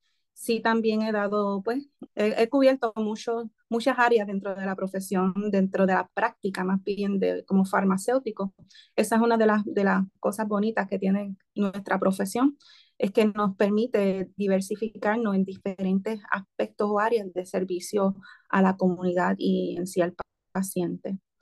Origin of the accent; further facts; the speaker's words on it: Puerto Rico; yo soy de aquí de Puerto Rico, ¿verdad?